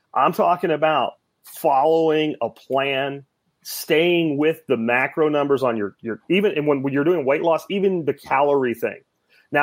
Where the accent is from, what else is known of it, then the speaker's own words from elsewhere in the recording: Pennsylvania, United States; Where I grew up in Pennsylvania, you could almost like just take the corn and throw it in a place, and then there would be corn.